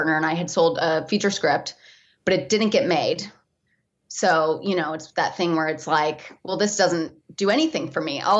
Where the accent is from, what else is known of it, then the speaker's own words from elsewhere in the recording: Michigan, United States; moved away as an adult; now in Los Angeles, United States; I knew I wanted to be in entertainment, but I came from Michigan